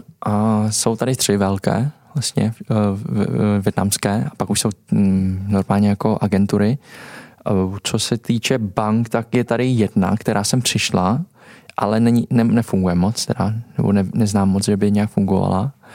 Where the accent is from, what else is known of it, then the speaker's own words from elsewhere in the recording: Olomouc, Olomouc Region, Czechia; jsme stejně z Moravy. No, tak jak, my jsme vyrusali v Olomouci totiž.